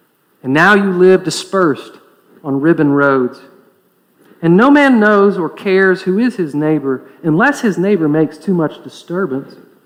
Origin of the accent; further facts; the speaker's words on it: Knoxville, Tennessee, United States; I'm a son of Knoxville. Gladly, I mean, proudly so. And by the way, I'm not only from Knoxville, I'm from Fountain City, and don't you forget it.